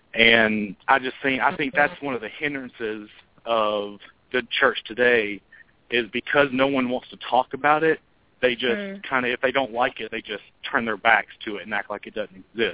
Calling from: North Carolina, United States; I'm calling from Western North Carolina. I go to Western Carolina University

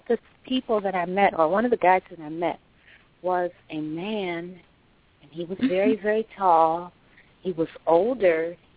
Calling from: Cleveland, Ohio, United States; I'm calling from Cleveland.

